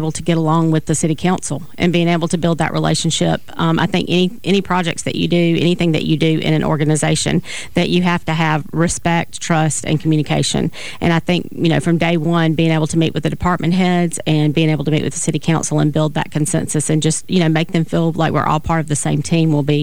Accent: Fairhope, Alabama, United States; So I'm born and raised in Fairhope. My daughter is a fifth generation, so my family's been around for a long time.

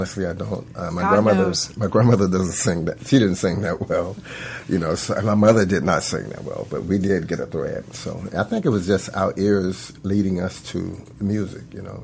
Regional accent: St. Petersburg, Florida, United States; Oh, yeah. I was born and raised in St. Pete.

